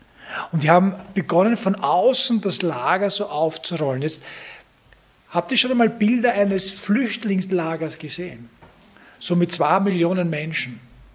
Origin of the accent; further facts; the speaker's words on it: Vienna, Austria; wo ich aufgewachsen bin, stehe, im 17. Bezirk, Richtung Wienerwald aussehe, Neuwaldeck, Dornbach